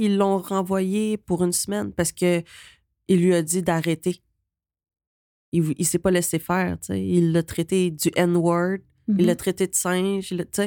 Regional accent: Saint-Bruno-de-Montarville, Quebec, Canada; born there; now in Quebec City, Canada; j'ai 34 ans, je suis chinoise cambodgienne, j'habite présentement à Québec, mais ma ville native c'est Saint-Bruno de Montarville, je suis née là. Puis moi j'ai pas mal vécu ma jeunesse à Saint-Bruno

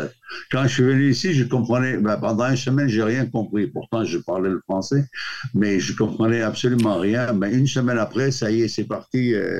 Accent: Latakia, Latakia Governorate, Syria; also born or lived in Lebanon / France; now in Quebec, Canada; je suis né dans un petit village en Syrie. J'ai vécu en ville, ça s'appelle Latakié, et je suis parti au Liban. Je suis parti de Liban en France. J'ai fait mes études en France.

